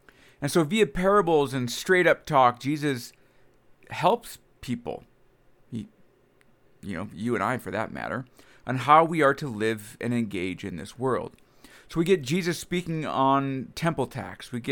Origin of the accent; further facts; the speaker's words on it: Washington, United States; I'm originally from Washington area.